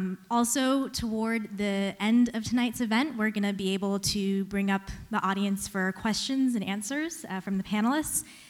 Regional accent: North Carolina, United States; also born or lived in Canada; I'm East Indian. My parents were born in Kenya. My mom grew up in Canada, so I have dual citizenship. My siblings and I were raised in North Carolina, so I'm some odd combination of African, Indian, Canadian, Southern American.

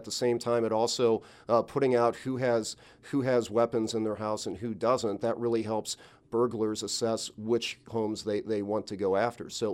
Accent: Waterloo, Illinois, United States; I'm from Waterloo, which is a small town about 30 minutes from St. Louis, Missouri.

